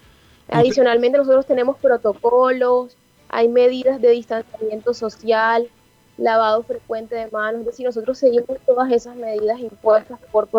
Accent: Barranquilla, Atlántico, Colombia; Bueno, yo vivo en el barrio Las Delicias.

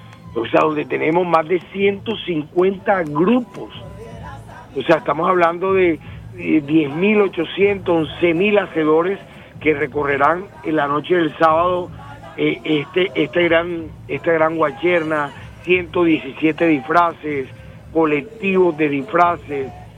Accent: Barranquilla, Atlántico, Colombia; lo cual como barranquillero destaco ese llamado de parte de ella

